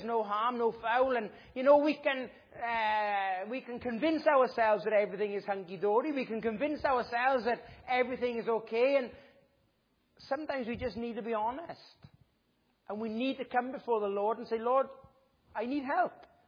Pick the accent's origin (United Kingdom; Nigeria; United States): United Kingdom; we as British people, we've got a stiff upper lip